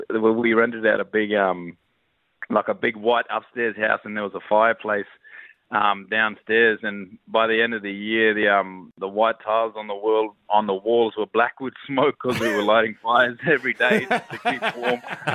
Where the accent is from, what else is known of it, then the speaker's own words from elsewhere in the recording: Halls Creek, Western Australia, Australia; so I was born and raised in Halls Creek, just a little town in the Kimberley region.